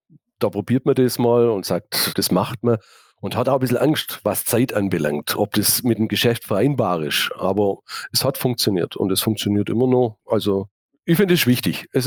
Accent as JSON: {"language": "German", "town": "Laupheim", "region": "Baden-Württemberg", "country": "Germany", "tie": "born there", "said": "ich bin gebürtiger Laupheimer, habe mich schon immer mit der Stadt identifiziert."}